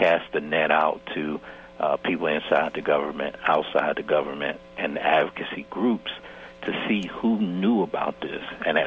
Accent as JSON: {"language": "English", "region": "the South", "country": "United States", "said": "I'm originally from the South and have worked as a reporter in North Carolina, and so I was somewhat familiar with the eugenics program in North Carolina."}